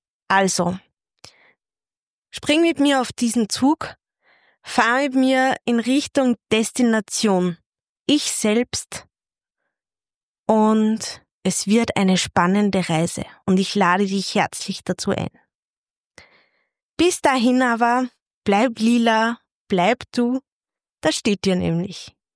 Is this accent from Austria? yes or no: yes; Upper Austria, Austria; Ich komme aus Oberösterreich. Vielleicht hörst du es ja schon. Und ja, mein Dialekt wird hin und wieder mitsprechen